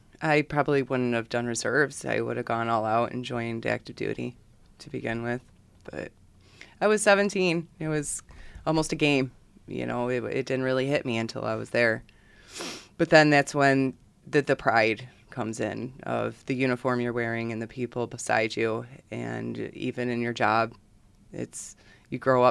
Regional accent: Greece, New York, United States; born or raised there

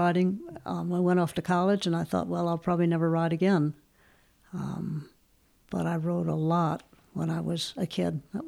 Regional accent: Wisconsin, United States; I was born outside of Milwaukee. I'm the oldest of four siblings. Had a wonderful family life. We lived in the country right from the get-go.

